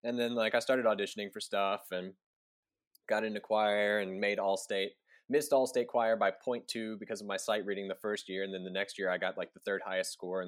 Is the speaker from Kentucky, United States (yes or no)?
yes; Frankfort, Kentucky, United States; now in Murray, United States; So like you said, I'm from Kentucky, Frankfort, Kentucky, the capital. Grew up there all my life until I moved to Murray, Kentucky for college.